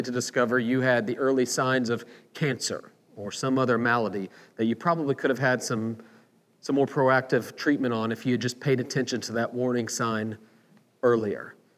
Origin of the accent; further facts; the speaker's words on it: Oklahoma, United States; You know, growing up in Oklahoma, there was one thing that always notified everybody in the city that it was 12 o'clock noon on a Saturday.